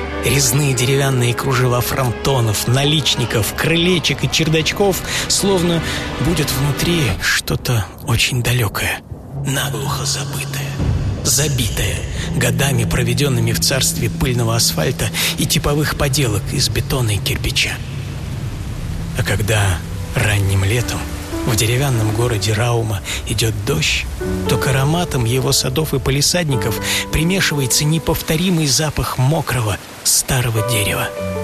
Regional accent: Moscow, Russia; Все-таки родился-то я довольно далеко отсюда. Но, между прочим, имя у моего родного города тоже финское – Москва.

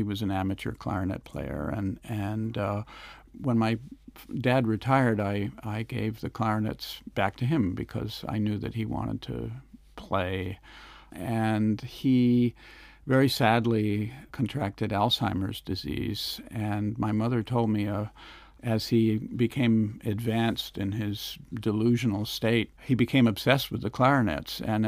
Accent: Concord, New Hampshire, United States; I grew up in Concord, New Hampshire, about 90 miles to the north

